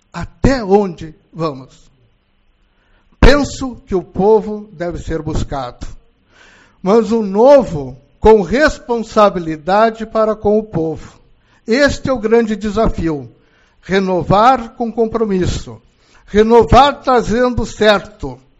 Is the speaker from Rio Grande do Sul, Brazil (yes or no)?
yes; Uruguaiana, Rio Grande do Sul, Brazil; Sinto a energia para recomeçar tudo de novo, com toda a força e amor por nossa Uruguaiana, minha terra.